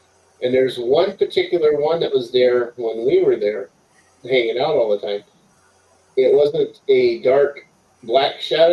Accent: California, United States; I've driven to California. I'm from California.

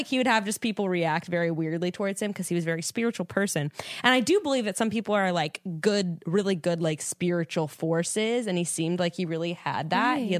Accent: Fresno, California, United States; And Fresno, I'm from Fresno originally. That's a weird place.

